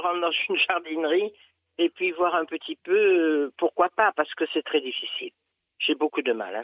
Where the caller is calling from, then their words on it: Avignon, Provence-Alpes-Côte d'Azur, France; Je suis d'Avignon, oui.